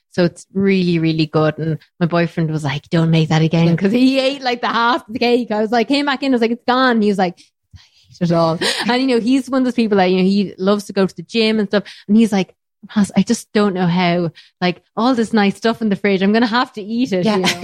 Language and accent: English; Ireland; I'm Irish